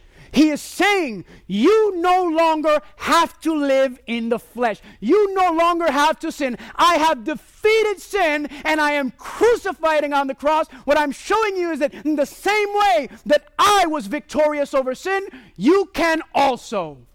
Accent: Puerto Rico; This is liberating to me because I'm from Puerto Rico.

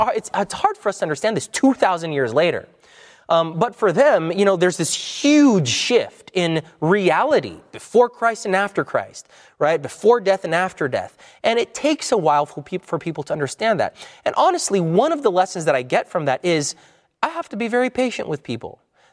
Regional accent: Canada; I loved growing up in Canada.

